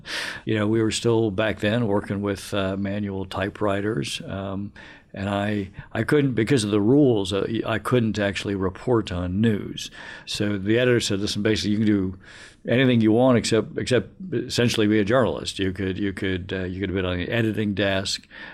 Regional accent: New York, United States; fascinating for me as an American. I had grown up in New York

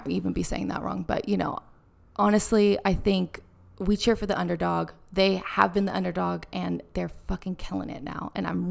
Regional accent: United States; You know, obviously we're from America

